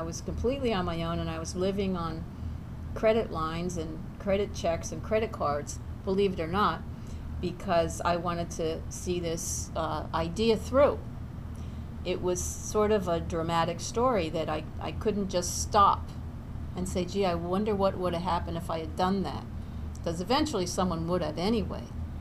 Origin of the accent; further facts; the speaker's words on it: United States; You know, I'm from the States. I barely speak Spanish.